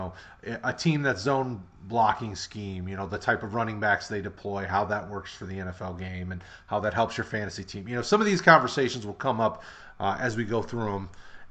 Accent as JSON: {"language": "English", "region": "Michigan", "country": "United States", "tie": "born or raised there", "said": "up here when I was growing up in Michigan."}